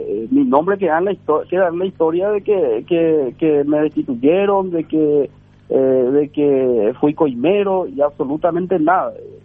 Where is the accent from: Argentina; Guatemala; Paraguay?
Paraguay; Alto Paraná; yo soy oriundo de Alto Paraná